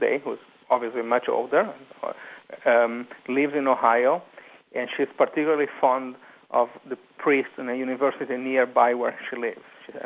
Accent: São Paulo, Brazil; moved away as an adult; now in United States; I grew up in São Paulo, Brazil.

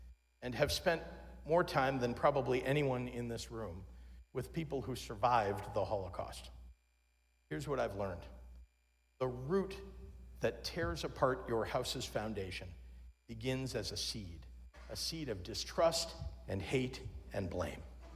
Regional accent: United States; As an American and as a Jew, I find it difficult to resolve my feelings around that Supreme Court case.

